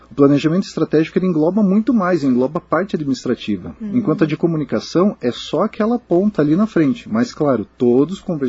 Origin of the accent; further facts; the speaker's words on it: Joaçaba, Santa Catarina, Brazil; now in Curitiba, Brazil; Sou natural de Joaçaba, aqui, vim da região, eu conheço a região muito e agora já em Curitiba